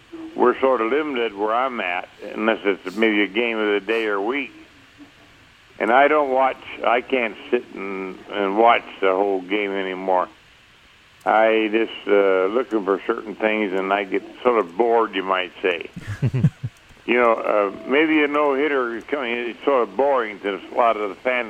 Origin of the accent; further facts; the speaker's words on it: Indiana, United States; born there; And then he had a place over near where I was born in Indiana, his farm over there.